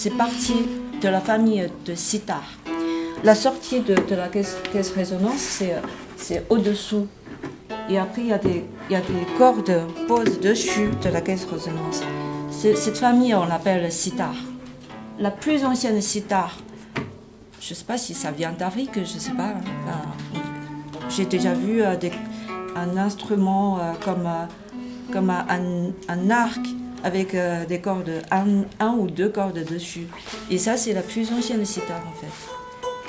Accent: China; now in France; Et je viens de Chine. Je suis en France depuis 13 ans.

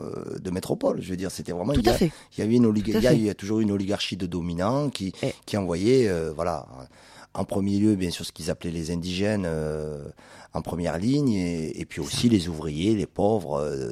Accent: Béjaïa, Béjaïa Province, Algeria; Nous, on est plutôt de Béjaïa, mais enfin, c'est un coin qu'on connaît.

